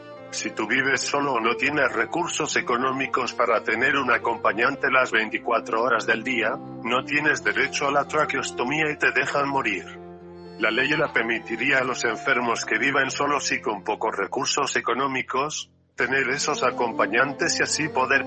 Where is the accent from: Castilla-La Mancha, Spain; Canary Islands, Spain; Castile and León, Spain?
Castile and León, Spain; una concentración motera en julio en mi pueblo de Salamanca